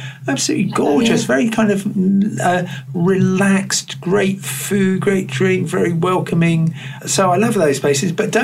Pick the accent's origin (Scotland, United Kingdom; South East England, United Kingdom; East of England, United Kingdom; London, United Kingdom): South East England, United Kingdom; Crawley; Really, I come from Crawley, so it's pretty low base.